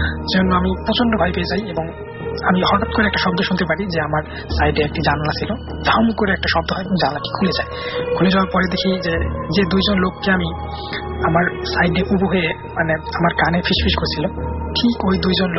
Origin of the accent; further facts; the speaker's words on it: Manikganj, Dhaka Division, Bangladesh; আমার দেশের বাড়ি হচ্ছে মানিকগঞ্জ, মানিকগঞ্জ জেলার সদর থানার কেওজানি নামক একটি গ্রামে।